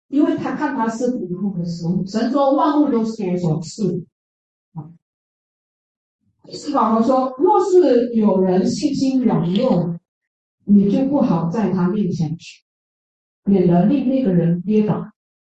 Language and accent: Chinese; Hainan, China; 我的老家海南那边，我们是吃猪血、鸭血，吃的还很香啊。